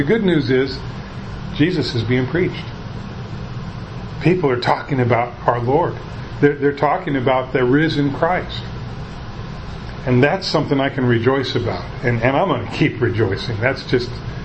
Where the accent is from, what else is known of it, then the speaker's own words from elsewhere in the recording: Tacoma, Washington, United States; For the others that I knew growing up in Tacoma at Temple Baptist Church.